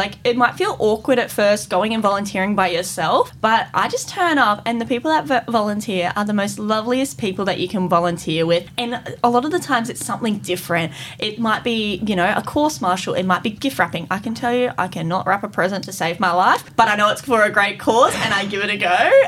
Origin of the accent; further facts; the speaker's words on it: Australia; So I'm the Australian representative that's going internationally.